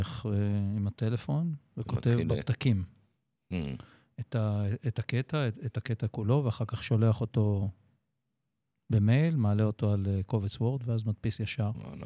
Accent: Kfar Vitkin, Central District, Israel; also born or lived in Netiv HaAsara; now in Sdot Yam, Israel; אבא שלי היה בצבא קבע, וגרנו בסחירות בכפר ויטקין.

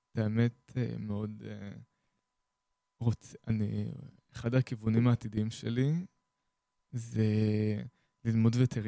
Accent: Haifa, Haifa District, Israel; אני מגיע מחיפה.

